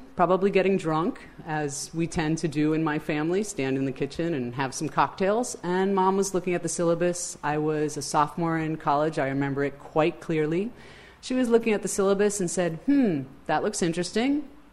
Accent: New York, United States; I grew up in New York, born and bred.

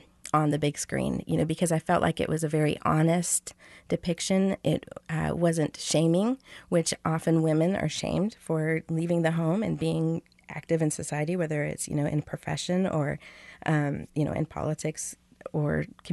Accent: Washington, United States; I grew up in Washington State, but I would spend my summers in California in Stockton

